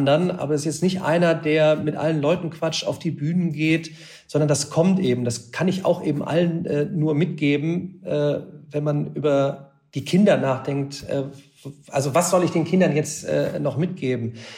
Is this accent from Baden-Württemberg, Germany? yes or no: no; Remscheid, North Rhine-Westphalia, Germany; Ich komme ja aus Remscheid.